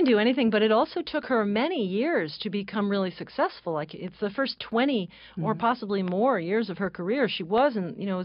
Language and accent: English; Woodstock, New York, United States; I grew up in Woodstock, New York.